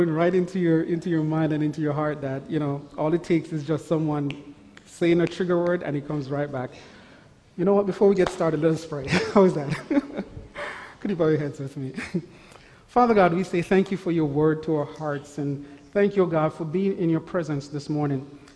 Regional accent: Jamaica; he knows I'm from Jamaica, and the weather was very warm yesterday

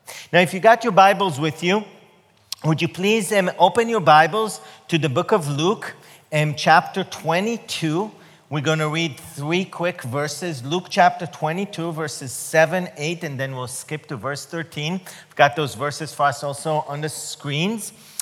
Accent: Israel; English is a second language; now in United States; Did you notice my accent is not from Mississippi? Well, I was born and raised in Israel. I'm Jewish. My wife is Jewish. Our kids are Jewish.

